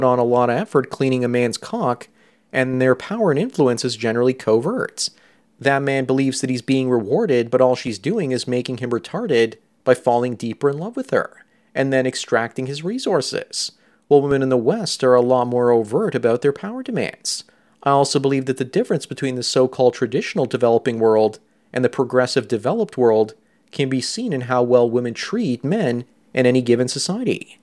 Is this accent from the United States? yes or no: no; Canada; Then you as a Pakistani guy growing up in a predominantly Western community will usually be accepted, and people won't see you all that differently than the so-called heritage Canadians. That was my experience growing up.